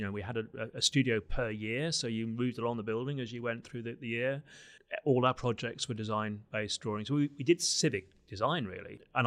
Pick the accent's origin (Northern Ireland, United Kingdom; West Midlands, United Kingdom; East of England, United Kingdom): West Midlands, United Kingdom; Birmingham; I'm slightly older than you, I think. So I grew up in Birmingham in the 60s and 70s.